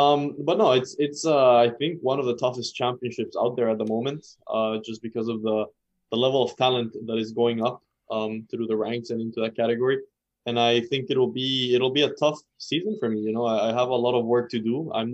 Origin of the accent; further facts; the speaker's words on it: United States; I race under an American license as an American. And that's a home race at the end of the day.